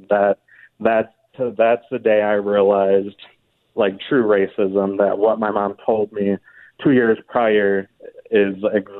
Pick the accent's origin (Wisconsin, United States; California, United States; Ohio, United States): Wisconsin, United States; Fond du Lac; So kind of, I'm from Fond du Lac, Wisconsin. It's a small town, kind of a hick town.